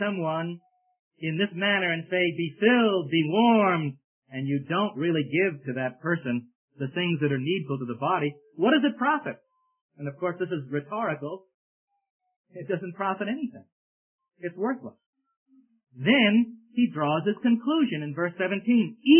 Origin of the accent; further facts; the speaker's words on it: Brooklyn, New York, United States; He was in our home many, many times as I grew up in Brooklyn, New York.